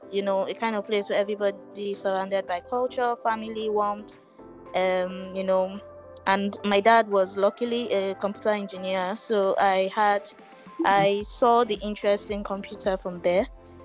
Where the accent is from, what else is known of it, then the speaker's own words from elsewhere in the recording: Abuja, Federal Capital Territory, Nigeria; My growing up in Abuja was quite peaceful. You know, I grew up in a very good family. We're just two kids and our parents, and we had a lot of people living with us